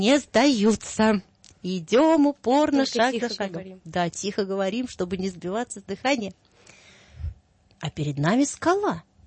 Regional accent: Russia; того, с чем мы вернулись из Грузии на родину, в Россию

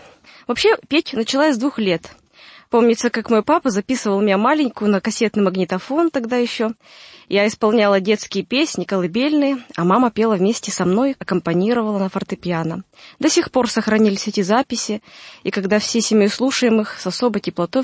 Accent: Berezniki, Perm Krai, Russia; born there; Я родилась в Пермском крае, в городе Березники, который исследователи называют городом белых берез.

